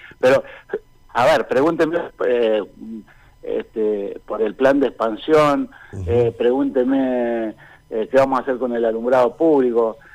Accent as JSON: {"language": "Spanish", "region": "Neuquén", "country": "Argentina", "tie": "born or raised there", "said": "Yo soy nací en Neuquén, no vengo de Tralcol y de Winky."}